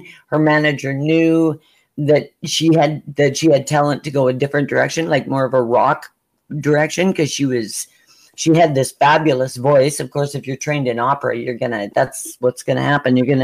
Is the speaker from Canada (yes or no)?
yes; Saskatchewan, Canada; No, don't insult the farmers anywhere, because that's my hometown.